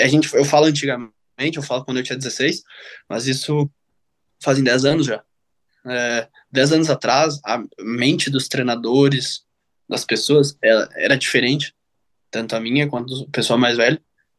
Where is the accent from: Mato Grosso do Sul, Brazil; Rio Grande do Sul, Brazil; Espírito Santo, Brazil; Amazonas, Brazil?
Rio Grande do Sul, Brazil; porque a gente é de uma cidade pequena, a gente é do interior do Rio Grande do Sul